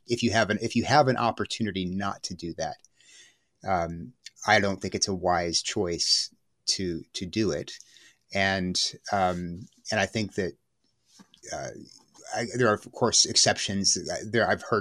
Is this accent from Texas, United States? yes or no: yes; Corpus Christi, Texas, United States; born there; I was born in Corpus Christi. My father's a lawyer. My parents were, we were Episcopalian growing up.